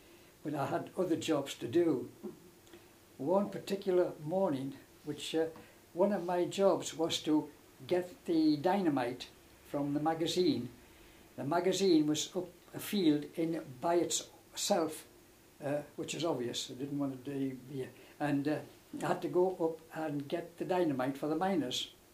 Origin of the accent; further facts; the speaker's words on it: Allendale, North East England, United Kingdom; Well, I was born in Allendale in 1920, and I went to Allendale School.